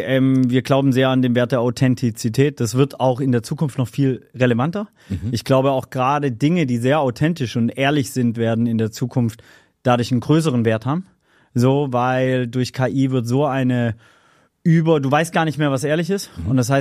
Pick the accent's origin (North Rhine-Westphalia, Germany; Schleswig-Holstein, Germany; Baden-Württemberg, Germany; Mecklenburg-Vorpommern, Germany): Baden-Württemberg, Germany; Ludwigsburg; Ich bin gebürtiger Schwabe. Ich bin Robert Bosch-Krankenhaus geboren, Ludwigsburg, Bildungsbürgertum aufgewachsen.